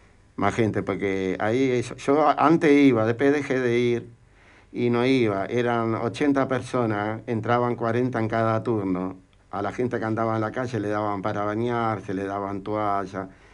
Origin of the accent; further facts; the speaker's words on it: Uruguay; moved away; tengo una hija en el Uruguay. Yo soy uruguayo